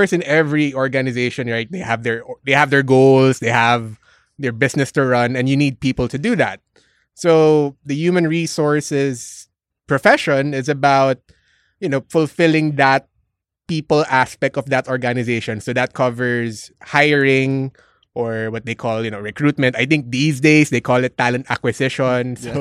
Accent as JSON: {"language": "English", "town": "Manila", "region": "Metro Manila", "country": "Philippines", "tie": "born or raised there", "said": "we grew up in the Manila area."}